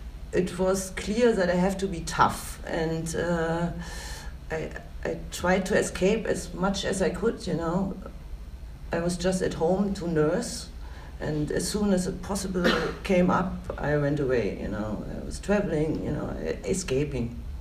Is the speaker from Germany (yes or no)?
yes; Berlin, Germany; English is a second language; I'm coming from Berlin, party city number one in Germany